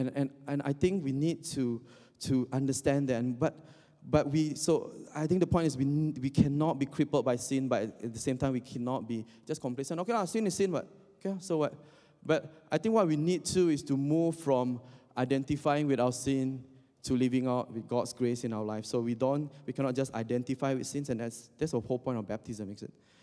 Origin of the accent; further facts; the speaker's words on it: Singapore; also born or lived in Indonesia; because she's from Korea and I'm from Indonesia, I grew up in Singapore, so we make a lot of connections over these three countries.